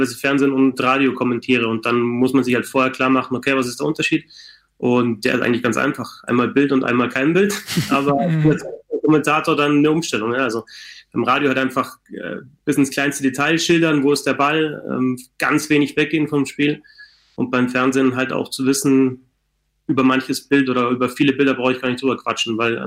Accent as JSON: {"language": "German", "region": "Bavaria", "country": "Germany", "said": "ich komme jetzt aus Bayern, also Bayern 1."}